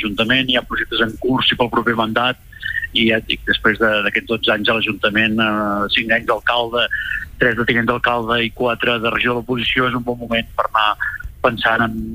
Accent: Torroella de Montgrí, Catalonia, Spain; a tots els que som de Torroella

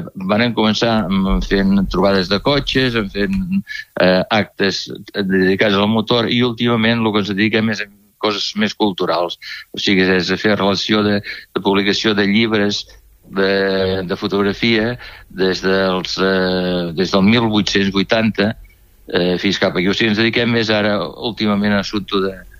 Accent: La Tallada d'Empordà, Catalonia, Spain; now in Calonge, Spain; jo vaig arribar en aquesta època a Calonja l'any 57, jo soc fill de la Tallada.

